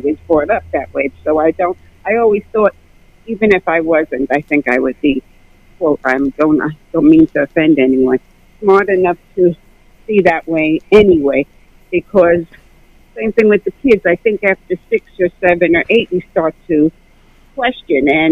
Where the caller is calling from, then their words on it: Bronx, New York, United States; from the Bronx.